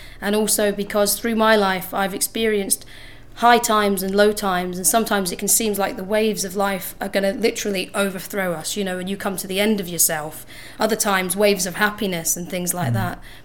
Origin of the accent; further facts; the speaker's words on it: Saltcoats, Scotland, United Kingdom; which is down by the seafront in Saltcoats. Some of you all know about it.